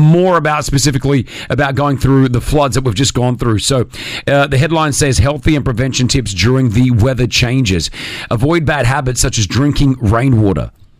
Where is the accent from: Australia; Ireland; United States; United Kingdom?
Australia; moved away; growing up in Australia, you'd always have a mosquito net in front of every window.